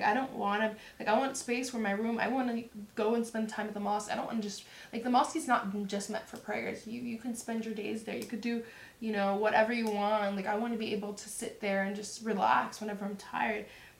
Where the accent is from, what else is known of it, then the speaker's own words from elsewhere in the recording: Dallas, Texas, United States; because growing up in Dallas, Texas, like that's not something we have much of an issue